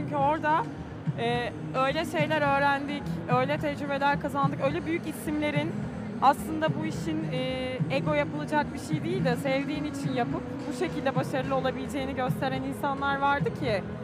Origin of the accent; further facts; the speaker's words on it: İzmir, Turkey; Ya aslında şöyle, ben biliyorsun İzmirliyim. İzmir'de yaşadım, hep orada büyüdüm, orada okudum.